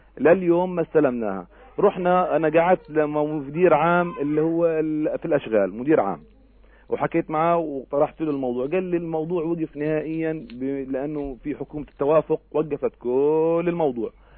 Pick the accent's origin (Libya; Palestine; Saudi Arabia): Palestine; انا فلسطيني فوق 18 سنه قبل اسره عندي بيت اقل من 80 متر